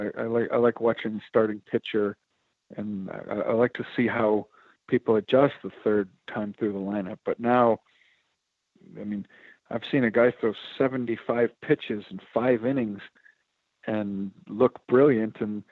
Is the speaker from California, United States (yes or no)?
no; Chicago, Illinois, United States; Growing up in Chicago, there was nobody that liked horse racing.